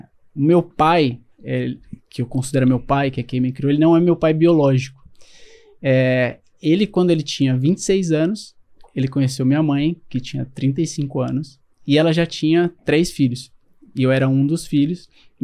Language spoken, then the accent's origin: Portuguese; São Paulo, Brazil; Eu sou, assim, sou de São Paulo, não tenho uma família esportista